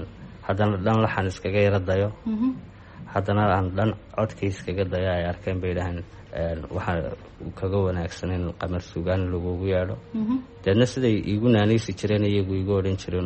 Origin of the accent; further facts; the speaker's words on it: Hargeisa, Woqooyi Galbeed, Somalia; waxaan kusoo barbaaray Hargeysa waxaan ku dhashay deegaanka Sanqoola la yidhaahdo waxaan waxbarashadaydiina ku qaatay isla caasimada Hargeysa